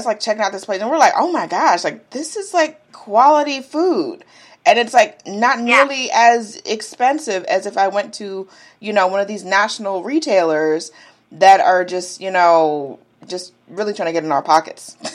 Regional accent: Atlanta, Georgia, United States; I'm from Atlanta, Georgia

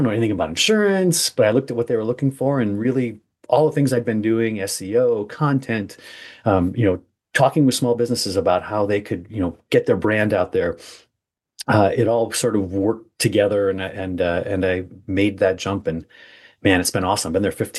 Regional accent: Milwaukee, Wisconsin, United States; It's a twisted road. So I grew up in Milwaukee, Wisconsin.

